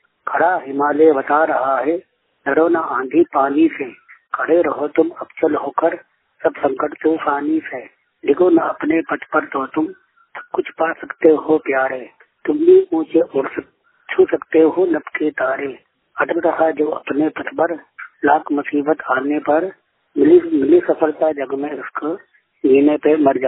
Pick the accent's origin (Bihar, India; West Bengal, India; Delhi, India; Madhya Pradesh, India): Delhi, India; मैं गणेश नगर दिल्ली का रहने वाला हूँ, अनर प्रखंड बुलंद।